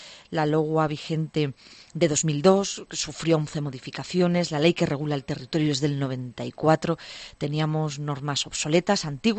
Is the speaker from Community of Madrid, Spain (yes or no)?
no; Andalusia, Spain; Estamos conscientes todos como sociedad andaluza